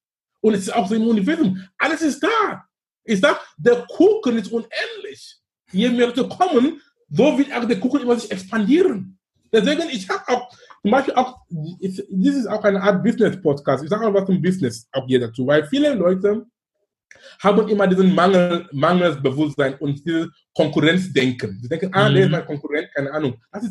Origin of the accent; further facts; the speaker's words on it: Cameroon; In Frankfurt oder in Hamburg oder in Kamerun, wo ich herkomme, oder in Indien, es ist egal.